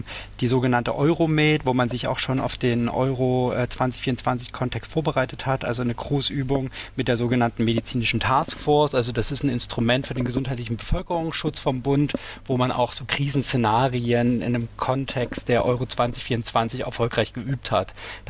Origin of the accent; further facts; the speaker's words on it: Dresden, Saxony, Germany; born there; Ich komme gebürtig aus Dresden, war nie Fan von Dynamo Dresden, aber trotzdem schwarz-gelb.